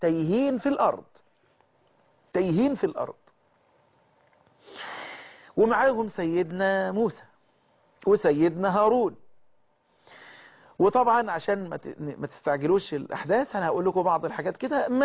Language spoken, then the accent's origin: Arabic; Egypt; اللهم احفظ بلدنا مصر